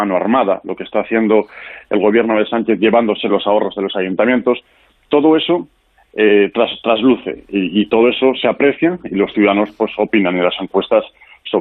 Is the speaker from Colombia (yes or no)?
no; Spain; pero también lo digo como español